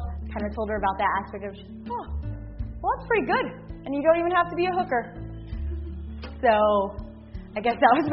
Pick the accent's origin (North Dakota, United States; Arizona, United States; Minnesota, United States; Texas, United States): Arizona, United States; I was born and raised in Arizona, so I was always in the water, kind of playing around.